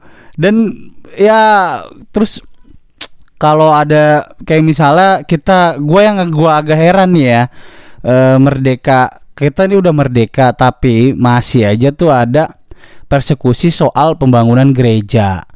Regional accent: Jakarta, Indonesia; gue bukan orang situ, gue orang Jakarta

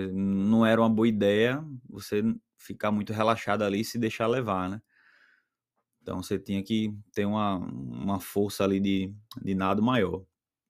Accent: Maceió, Alagoas, Brazil; E eu sou alagoano, né? Sou de Maceió.

